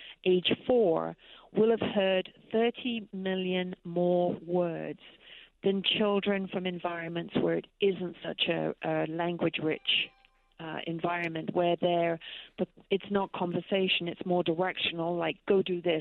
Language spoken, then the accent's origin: English; East of England, United Kingdom; I am from Norfolk in England.